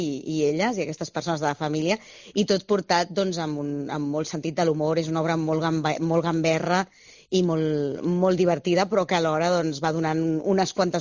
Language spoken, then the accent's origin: Catalan; Santa Coloma de Gramenet, Catalonia, Spain; Des de molt petita la meva família es feia teatre amateur, a Santa Coloma Gramenet, que és d'on sóc jo.